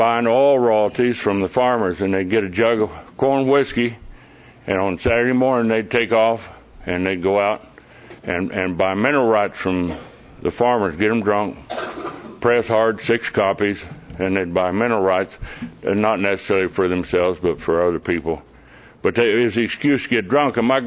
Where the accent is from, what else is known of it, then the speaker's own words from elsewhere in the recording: Perryton, Texas, United States; also born or lived in Oklahoma; I was born in Perryton, Texas, Prairie Dog Town, and I was reared in the panhandle of Texas, Oklahoma, up in no man's land